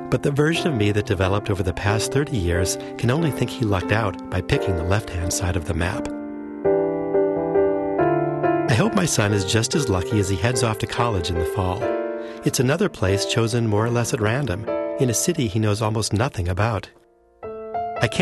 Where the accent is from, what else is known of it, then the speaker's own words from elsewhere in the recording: St. Louis, Missouri, United States; After growing up in St. Louis, I wanted to settle down somewhere smaller.